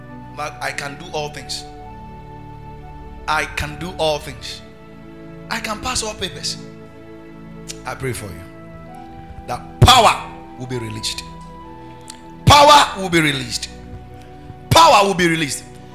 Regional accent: Volta, Ghana; And I told the guy to go and tell them that I come from Volta region.

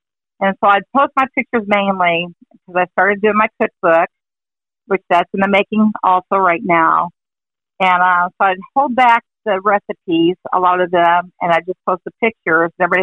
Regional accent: Illinois, United States; And we'd go visit her in Arkansas, and we're from Illinois

